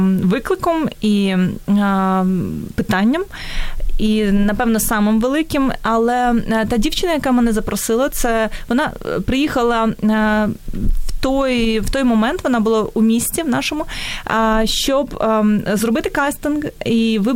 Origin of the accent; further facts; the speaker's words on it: Uzhhorod, Zakarpattia Oblast, Ukraine; born there; Я навпаки народилася в Ужгороді, невеликому місті.